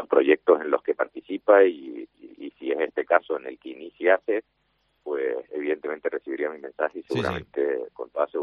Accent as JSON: {"language": "Spanish", "region": "Canary Islands", "country": "Spain", "said": "cuando dije antes que como canario"}